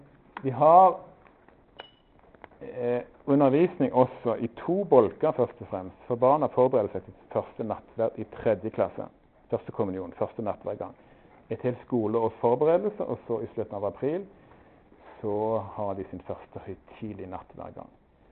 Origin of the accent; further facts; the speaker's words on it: Rogaland, Norway; jeg er jærbu, det er min unnskyldning.